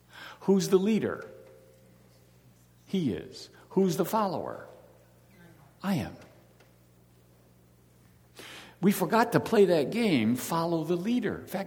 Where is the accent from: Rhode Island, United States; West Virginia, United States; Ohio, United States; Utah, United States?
West Virginia, United States; I'm from West Virginia.